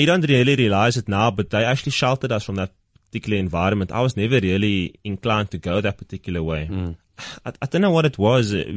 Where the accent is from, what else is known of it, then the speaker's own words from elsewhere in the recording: Cape Town, Western Cape, South Africa; I grew up in the Cape Flats, so I stayed in a suburb called Surrey Estate, and it's next to the very notorious Manenberg in Cape Town.